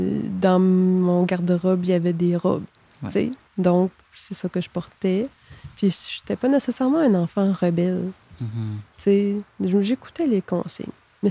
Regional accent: Quebec, Canada; moi, je viens d'une autre région, je viens d'Abitibi à la base. Donc, mon berceau familial, si on veut, est là-bas encore en grande partie.

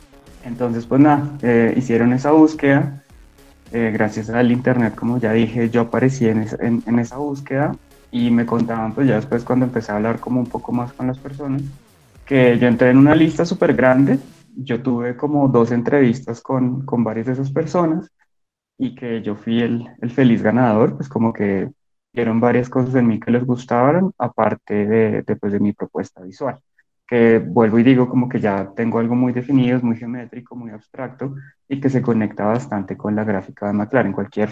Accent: Bogotá, Colombia; soy muralista, soy de Bogotá.

